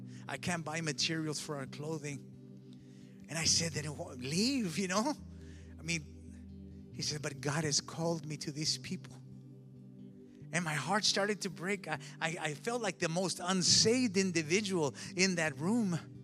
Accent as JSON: {"language": "English", "country": "United States", "said": "I'm American, so I'm John Wayne. You know, I'm the hero there. I'm the celebrity. I come from the Americas."}